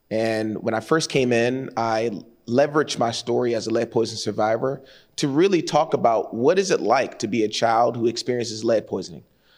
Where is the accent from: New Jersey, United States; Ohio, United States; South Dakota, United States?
Ohio, United States; Cleveland; now in Columbus, United States; And my lived experience growing up in Cleveland was pretty profound.